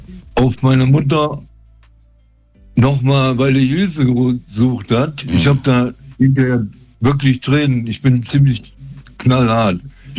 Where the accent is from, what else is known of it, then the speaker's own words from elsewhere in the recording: Düsseldorf, North Rhine-Westphalia, Germany; born there; ich bin 1953 geboren in Düsseldorf, mhm, im Krankenhaus